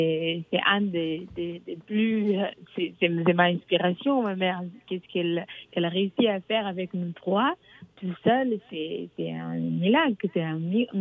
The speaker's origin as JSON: {"language": "French", "country": "Cape Verde", "said": "Donc, moi, je viens du Cap-Vert, de l'Afrique."}